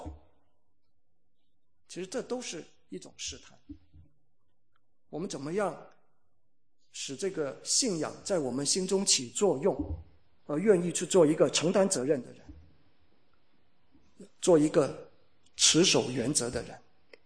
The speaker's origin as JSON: {"language": "Chinese", "country": "China", "said": "其实对我们中国人来说应该是家喻户晓的人物"}